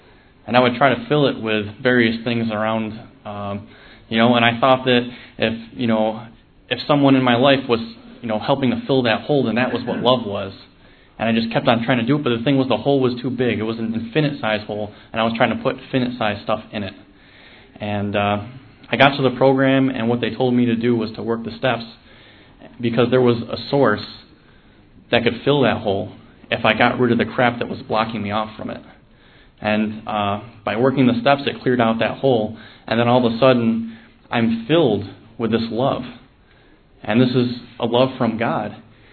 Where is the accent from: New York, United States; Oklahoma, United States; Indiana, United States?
New York, United States; Rochester; I'm from Rochester, New York.